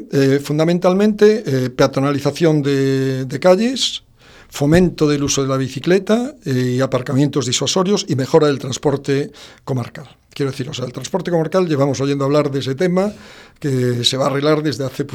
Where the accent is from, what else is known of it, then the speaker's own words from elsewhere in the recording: A Coruña, Galicia, Spain; born there; Nací en Coruña, vivo en Coruña, pero considero que formo parte de todo eso.